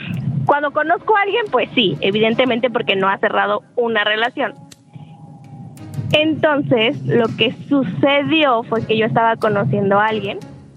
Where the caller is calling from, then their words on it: Tlalpan, Mexico City, Mexico; De Tlalpan.